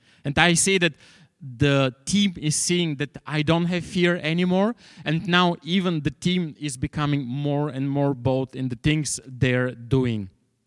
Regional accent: Bulgaria; I grew up in the People's Republic of Bulgaria.

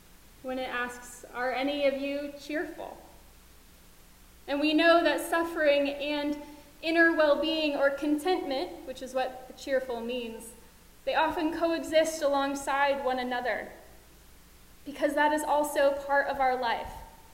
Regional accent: United States; As an American, I'm also tied to the news that are happening in the U.S.

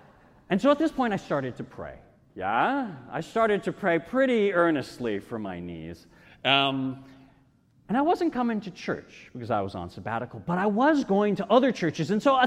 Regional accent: Albuquerque, New Mexico, United States; Where I grew up in Albuquerque, New Mexico, there's a little tiny church out in the country where there's a hole in the ground

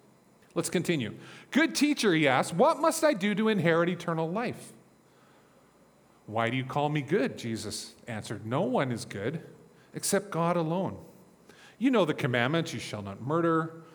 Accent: Newfoundland and Labrador, Canada; Like, I grew up in Newfoundland

